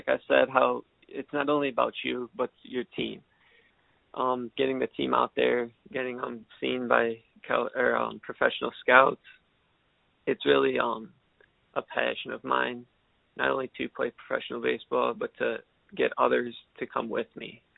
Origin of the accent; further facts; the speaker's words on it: Illinois, United States; And the family is all close. We're all from Illinois.